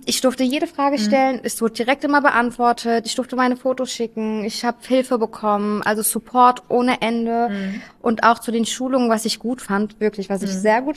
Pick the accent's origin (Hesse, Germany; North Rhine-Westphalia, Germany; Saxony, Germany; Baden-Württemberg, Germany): Hesse, Germany; Wiesbaden; ich komme aus Wiesbaden